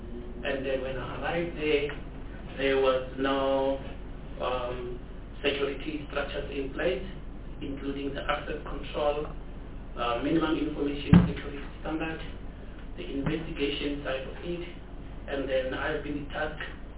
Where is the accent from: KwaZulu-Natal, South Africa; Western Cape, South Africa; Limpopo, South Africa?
Limpopo, South Africa; I'm born and bred in Limpopo, in the Venda homeland.